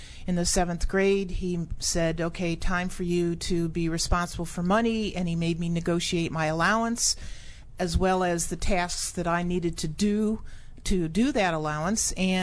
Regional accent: Michigan, United States; I'm from Michigan.

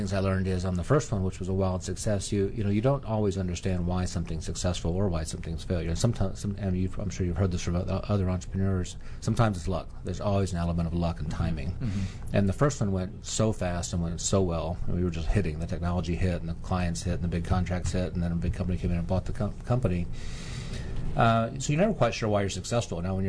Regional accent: Oklahoma, United States; Oklahoma, the panhandle of Oklahoma. If you know where the nearest major city, which is 25,000 people, is Enid, Oklahoma, but north and northwest of there.

